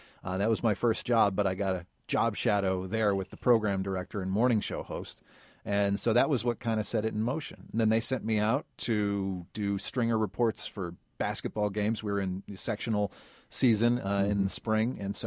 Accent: Sunman, Indiana, United States; Yeah, I grew up in Sunman, Indiana.

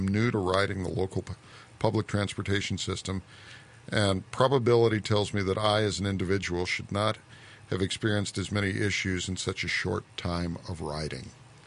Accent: Cleveland, Ohio, United States; born there; Yeah, I was born in Cleveland. I have a pretty good idea of what it's like there.

